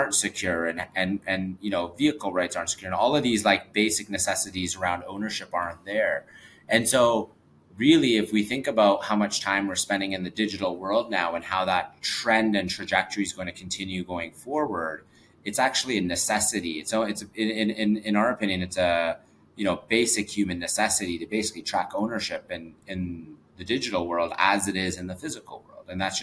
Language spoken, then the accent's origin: English; Vancouver, British Columbia, Canada; So I'm originally from Vancouver, and you know, in Vancouver we live right on the foot of a mountain.